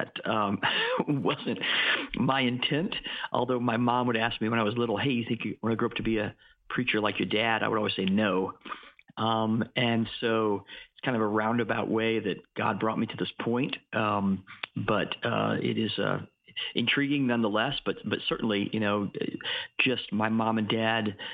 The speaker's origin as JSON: {"language": "English", "town": "Lakeland", "region": "Florida", "country": "United States", "tie": "born or raised there", "also_born_or_lived": "Brooksville / Orlando / Kansas / Tampa", "said": "So actually, I grew up in Central Florida for the most part. I was born in Brooksville, which is Hernando County, and lived in Orlando, Puerto Rico for a short time. And Lakeland was really my hometown."}